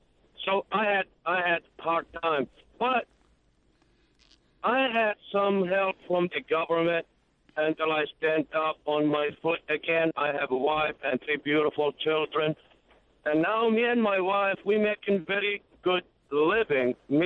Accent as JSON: {"language": "English", "town": "Baghdad", "region": "Baghdad Governorate", "country": "Iraq", "moved": "as an adult", "lives_now": "Jacksonville, United States", "said": "I moved into the United States back in 2009 as a refugee because I used to work with the Army and the State Department back in Iraq. I'm from Baghdad, Iraq"}